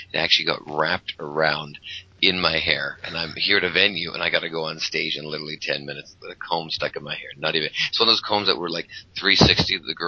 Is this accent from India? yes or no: no; Vancouver, British Columbia, Canada; I was doing an outdoor show at a mall in my hometown of Vancouver, Canada.